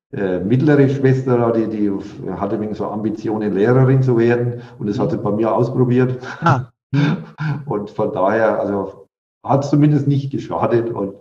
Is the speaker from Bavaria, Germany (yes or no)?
yes; Haßfurt, Bavaria, Germany; born there; accent: Franconian; Das ist bei uns in Franken, das Als und Wie bringen wir alle durcheinander. Konsonanten brauchen wir auch keine.